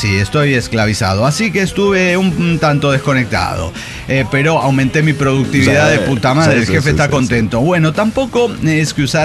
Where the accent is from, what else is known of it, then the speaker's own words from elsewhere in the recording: Mexico City, Mexico; yo crecí en Ciudad de México en los 80 y en los 90.